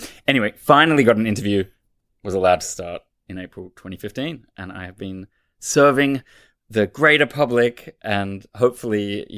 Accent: Australia; moved away as an adult; now in London, United Kingdom; So I grew up in Australia, studied in Australia

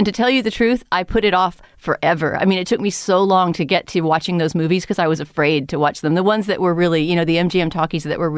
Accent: San Antonio, Texas, United States; at least where I grew up in San Antonio, Texas, there were not, it was not easy to see silent movies

